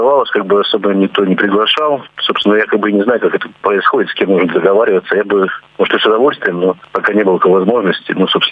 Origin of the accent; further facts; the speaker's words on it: Rostov-on-Don, Rostov Oblast, Russia; Я как бы сам родом из Ростова-на-Дону, скажем так. И мне близка казачья тема.